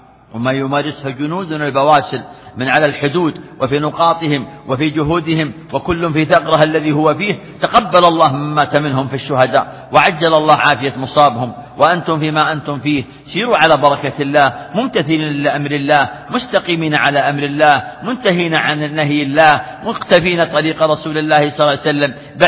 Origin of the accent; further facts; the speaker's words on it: Saudi Arabia; بلادنا المملكة العربية السعودية